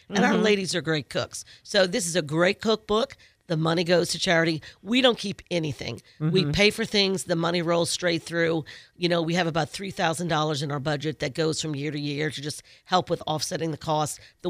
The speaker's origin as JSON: {"language": "English", "town": "New Orleans", "region": "Louisiana", "country": "United States", "said": "I've got some really great recipes, and I'm from New Orleans."}